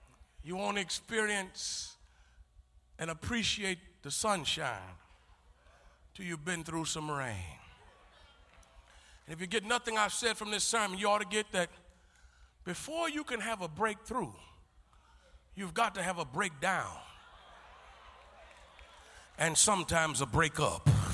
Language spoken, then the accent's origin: English; Beaumont, Texas, United States; I'm from the hood of Beaumont.